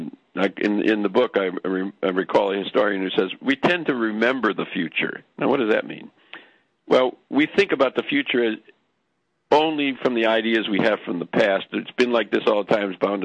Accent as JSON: {"language": "English", "region": "Wisconsin", "country": "United States", "tie": "born or raised there", "said": "I'm from Wisconsin, and I was brought up in Wisconsin during the Joe McCarthy era."}